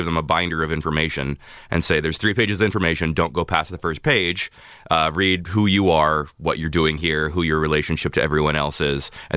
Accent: Federal Way, Washington, United States; Yeah, from the area. Yeah, I grew up here. I lived here pretty much my entire life. I went to college in New York for a while. But, yeah, I've lived here most of my life.

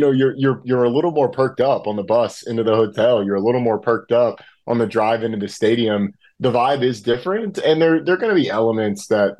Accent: Atlanta, Georgia, United States; I'm from Atlanta. I live in Atlanta.

